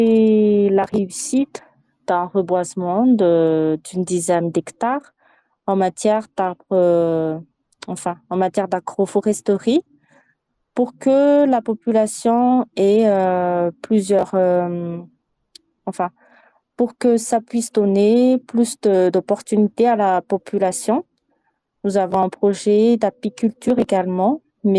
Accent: Tsaspanir, Madagascar; Déjà, je suis native de Tsaspanir. Tsaspanir et ses environs s'affirment comme étant des perles rares de Madagascar. C'est un endroit qui n'est pas très connu de beaucoup de gens, mais c'est un endroit qui est prometteur.

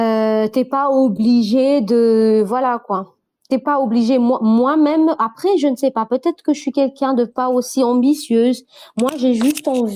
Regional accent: Farafangana, Atsimo-Atsinanana, Madagascar; À Farafangan, ma ville natale.

